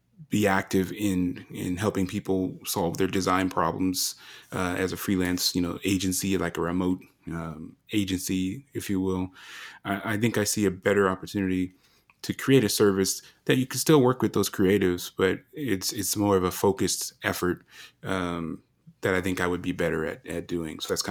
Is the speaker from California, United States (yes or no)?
no; Colorado, United States; to come to Colorado, you know, my home state.